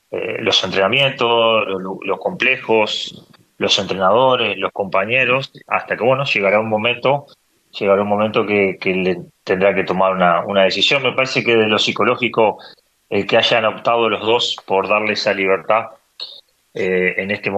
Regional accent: Uruguay; en mi país, acá en Uruguay.

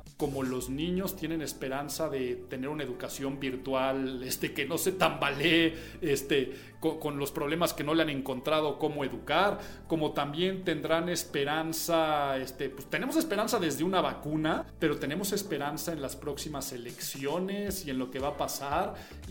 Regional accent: Mexico; Como mexicanos, cuando dices mezcal, sientes correr por tus venas cultura, tradición, raíces

